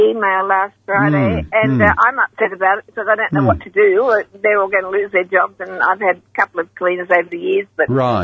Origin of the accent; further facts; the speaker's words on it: Southport, North West England, United Kingdom; Yes, I'm from Southport. I'm 73 years old